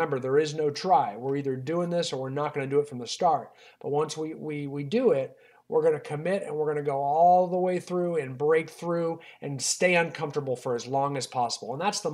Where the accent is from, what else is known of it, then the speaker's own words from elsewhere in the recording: California, United States; I mean, I'm from California, and this might be a California example, but you'll get the gist.